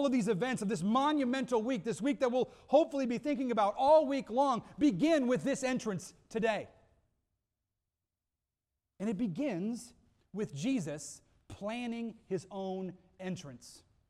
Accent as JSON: {"language": "English", "country": "United States", "said": "I'm American through and through."}